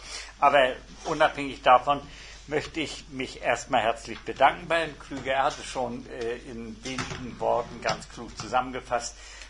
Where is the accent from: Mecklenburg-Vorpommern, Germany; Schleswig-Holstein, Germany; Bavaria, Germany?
Mecklenburg-Vorpommern, Germany; Rostock; born there; also ich bin in Rostock geboren, also ein typischer Rostocker.